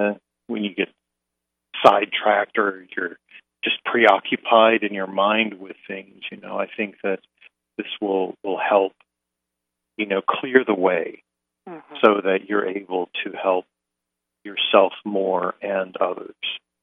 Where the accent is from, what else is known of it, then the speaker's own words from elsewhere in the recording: North Carolina, United States; I am Tuscarora from Robeson County, North Carolina. I am Bear Clan.